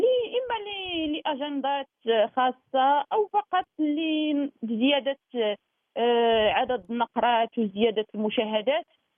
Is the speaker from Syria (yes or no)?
no; Morocco; لأن هذا الشيء مش غير عندنا في المغرب